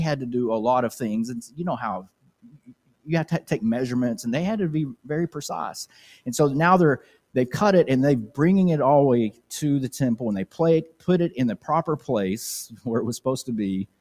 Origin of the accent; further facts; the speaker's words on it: United States; We should see it as, I'm a Christian and I happen to be also an American.